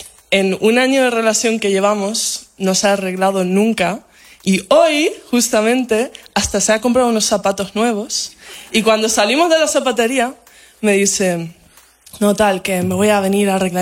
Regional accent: Canary Islands, Spain; Bueno, mis padres son alemanes, pero yo crecí en Canarias.

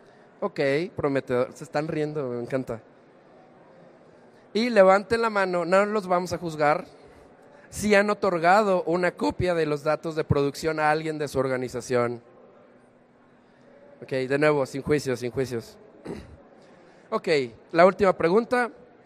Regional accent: Guadalajara, Jalisco, Mexico; vengo desde Guadalajara, Jalisco.

